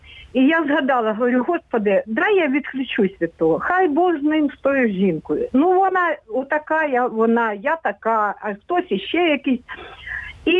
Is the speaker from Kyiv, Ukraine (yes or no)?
yes; Kyiv, Ukraine; Я киянка.